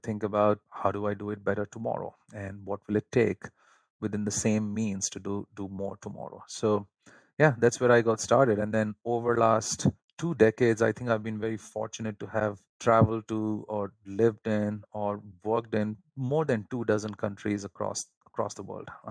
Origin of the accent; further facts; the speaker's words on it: India; now in United States; I think if you ask any kid in India, there is two things that kind of get people going there.